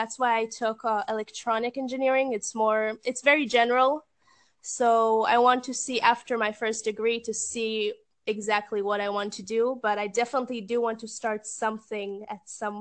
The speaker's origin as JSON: {"language": "English", "town": "Haifa", "region": "Haifa District", "country": "Israel", "lives_now": "Milan, Italy", "said": "I'm studying in Milan. So now I'm in Italy, but in general, yes, I'm from Haifa."}